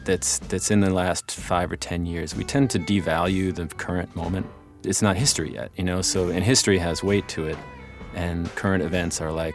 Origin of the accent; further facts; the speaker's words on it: Midwest, United States; I grew up in the Midwest, not always living amongst people that I agree